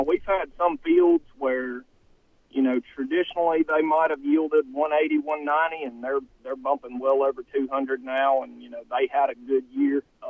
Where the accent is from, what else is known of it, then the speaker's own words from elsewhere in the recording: Arkansas, United States; I even talk like I'm from the Delta sometimes and not from Arkansas, and I've been accused of that multiple times.